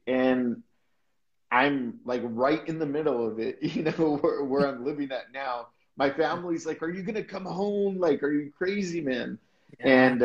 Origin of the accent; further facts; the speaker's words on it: United States; I mean, I'm an American in a 98% Muslim country.